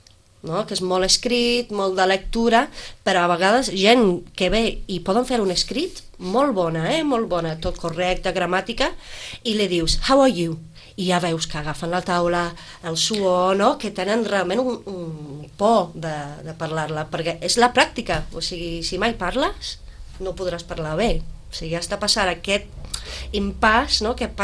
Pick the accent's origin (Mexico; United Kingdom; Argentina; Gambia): United Kingdom; Liverpool, North West England; Catalan is a second language; Jo sóc de Liverpool